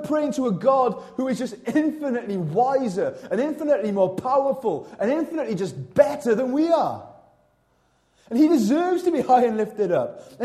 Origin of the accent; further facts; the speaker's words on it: Wales, United Kingdom; Mind you, if I was English, I'd be quite chuffed. I'm not English, I'm Welsh, so I don't give a stuff.